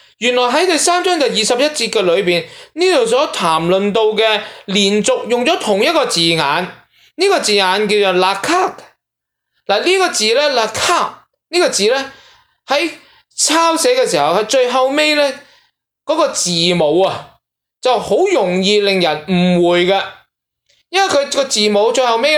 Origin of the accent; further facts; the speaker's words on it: Guangdong, China; 所以正所谓我们广东人都有句说话，打者爱也